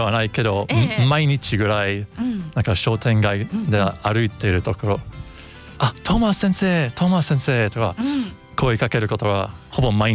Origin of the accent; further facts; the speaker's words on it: United Kingdom; Japanese is a second language; 私は195センチのイギリス人だから、はい、すごく目立つ人です